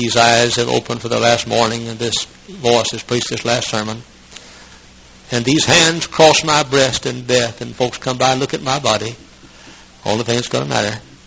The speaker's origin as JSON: {"language": "English", "town": "Dallas", "region": "Texas", "country": "United States", "tie": "born or raised there", "said": "And maybe run for office there in my hometown of Dallas."}